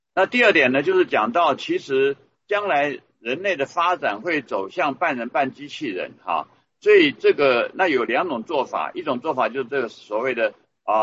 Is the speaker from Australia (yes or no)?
yes; Australia; 计划未来为全国人民植入晶片我是从澳洲来的